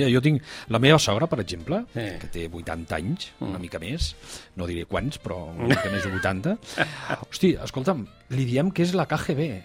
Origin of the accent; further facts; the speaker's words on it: Barcelona, Catalonia, Spain; moved away as an adult; now in Palau, Spain; Jo vaig créixer a Barcelona i, bueno, l'any 2000 vaig venir cap a Palau.